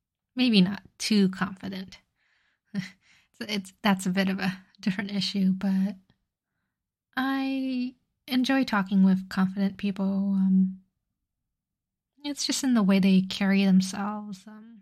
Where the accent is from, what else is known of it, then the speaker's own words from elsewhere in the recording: United States; I am also American.